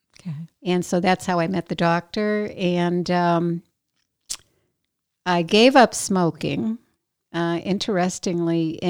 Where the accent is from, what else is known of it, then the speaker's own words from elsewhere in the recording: New Hampshire, United States; Okay, so I grew up in New Hampshire, and my family was not active at all.